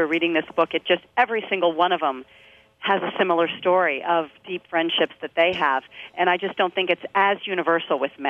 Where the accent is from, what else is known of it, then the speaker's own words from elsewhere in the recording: Ames, Iowa, United States; we don't really say, I'm from Annapolis or I'm from Maryland. I'm from Iowa. I'm from Ames.